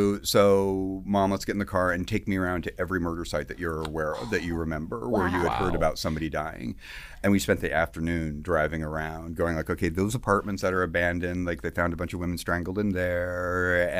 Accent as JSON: {"language": "English", "town": "Clarkston", "region": "Washington", "country": "United States", "tie": "born or raised there", "said": "I grew up in the Pacific Northwest in a little community. It was called the Lewis Clark Valley. So it was Lewiston, Idaho, and Clarkson, Washington, separated by the Snake River."}